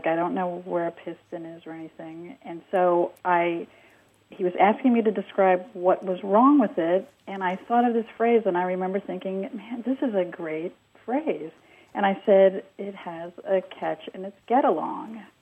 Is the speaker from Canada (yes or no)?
no; New York, United States; now in Indianapolis, United States; I'm from New York